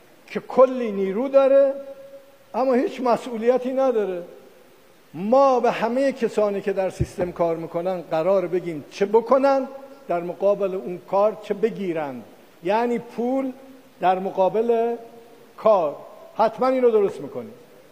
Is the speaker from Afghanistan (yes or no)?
no; Mahabad, West Azerbaijan, Iran; born there; تو مهابات به دنیا اومدم، اونجا شهر کردها و سنی‌ها و این حرف هاست